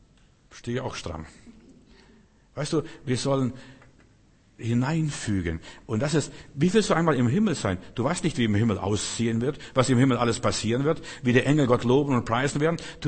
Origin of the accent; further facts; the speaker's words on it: Bavaria, Germany; ich bin ja in Bayern groß geworden.